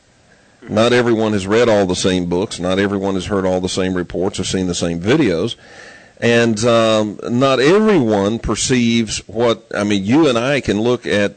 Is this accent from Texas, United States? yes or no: yes; Texas, United States; You know, I grew up in Texas, and I never saw one of those except in the movies.